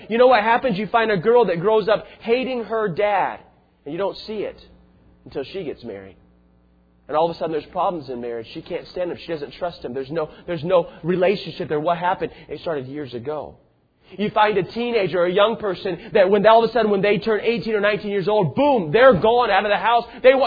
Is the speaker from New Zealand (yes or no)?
no; Tucson, Arizona, United States; I grew up in Tucson, Arizona.